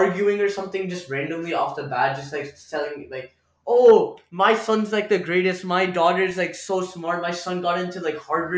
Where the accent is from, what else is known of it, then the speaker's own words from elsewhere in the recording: Rajasthan, India; I'm from Rajasthan. I speak Marathi and Hindi.